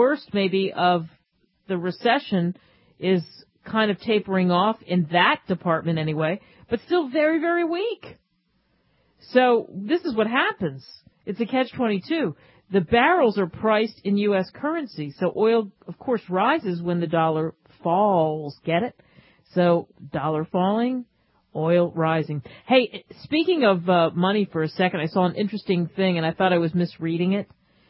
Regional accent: New Jersey, United States; You can tell I'm from Jersey because it's so tough for me to pump gas.

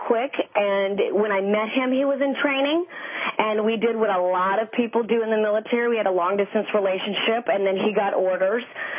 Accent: Southern US, United States; I'm from the South, so as much sugar and sweetness that I can put in.

